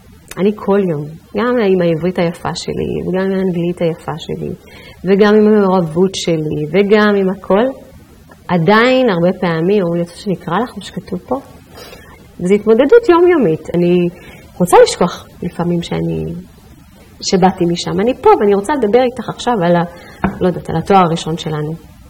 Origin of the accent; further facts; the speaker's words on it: Ethiopia; אבל בצד שני אני אתיופית, כולם מזהים אותי כאתיופית, מה עושה אותי אתיופית?